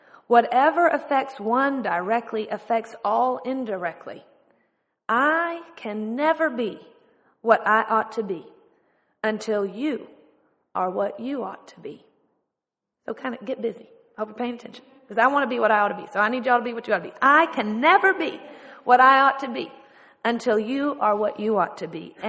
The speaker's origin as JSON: {"language": "English", "town": "Austin", "region": "Texas", "country": "United States", "also_born_or_lived": "Lawrence", "said": "And I am from Austin, but was serving a church up in Lawrence, Kansas, of all places, but was so excited to return home to my home city"}